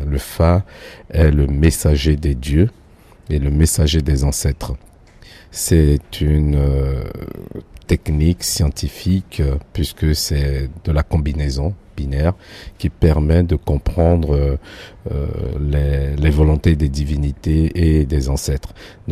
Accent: Porto-Novo, Ouémé, Benin; also born or lived in Congo / Togo; Je suis béninois. Je suis né à Porto Novo. Et j'ai passé une partie de mon enfance au Congo, à Pointe-Noire, ensuite au Togo, à Palimé

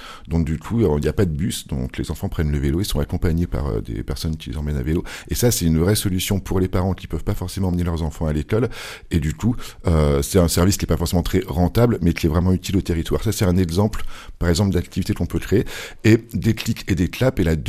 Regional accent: Lyon, Auvergne-Rhône-Alpes, France; Moi-même, je suis d'originaire de Lyon.

